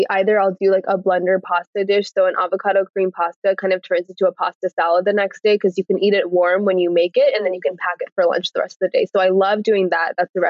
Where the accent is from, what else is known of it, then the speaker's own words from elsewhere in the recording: Newport Beach, California, United States; I think I was lacking that growing up in Newport Beach.